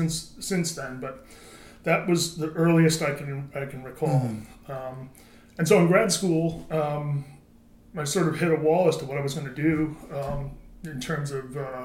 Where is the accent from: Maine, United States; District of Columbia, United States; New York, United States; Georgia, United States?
New York, United States; also born or lived in Wisconsin / Buffalo; I was born in Wisconsin. I grew up mostly in Wayne County, New York, but we lived in Buffalo and the Finger Lakes.